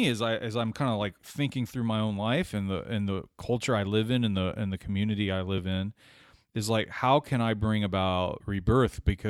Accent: United States; speaking as an American, just those fans in the United States

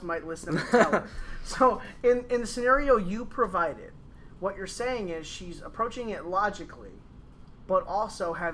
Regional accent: Detroit, Michigan, United States; I'm about half because I grew up out in Detroit, like terrible areas, always moving, always, you know, getting into trouble.

